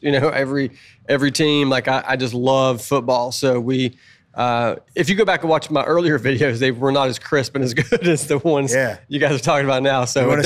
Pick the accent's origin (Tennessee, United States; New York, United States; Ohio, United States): Tennessee, United States; Like, I like Tennessee because I'm from Tennessee.